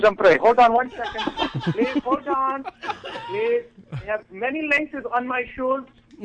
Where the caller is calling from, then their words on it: Detroit, Michigan, United States